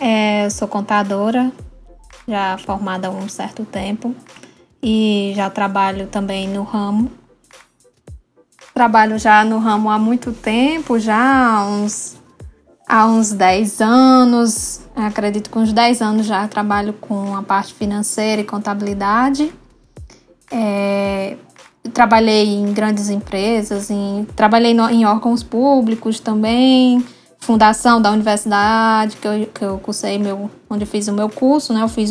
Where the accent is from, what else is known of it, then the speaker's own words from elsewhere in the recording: Ceará, Brazil; also born or lived in Rio Grande do Norte; eu sou cearense, né? Mas eu também tenho um histórico no Rio Grande do Norte, que foi onde eu me formei e cresci profissionalmente falando. Mas agora estou de volta no Ceará, atuando aqui